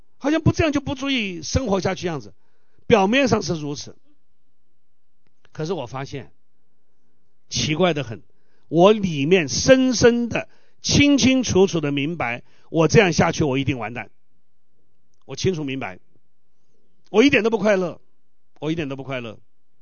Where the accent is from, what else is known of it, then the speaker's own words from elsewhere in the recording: Taiwan; 我是台湾的外省人啊，我到台湾。我爸爸是军人，我就住在眷区里面。我小学的时候我是读空军子弟小学，所以我们空军子弟全部讲四川话啊。